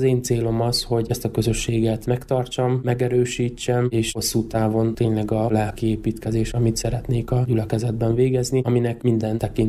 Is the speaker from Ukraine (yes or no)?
yes; Zakarpattia Oblast, Ukraine; moved away as an adult; now in Hungary; Kárpátaljáról származom, és a teológia elvégzése után is Kárpátaljára mentem haza segédbeosztott lelkésznek